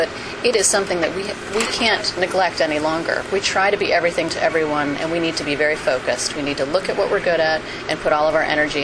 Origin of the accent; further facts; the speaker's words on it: Wilton, Maine, United States; Well, I'm also from the 2nd District. I grew up in Wilton, Maine